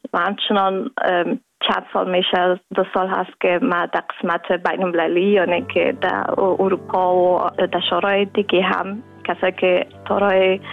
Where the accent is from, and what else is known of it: Kabul, Afghanistan; also born or lived in Pakistan; now in Netherlands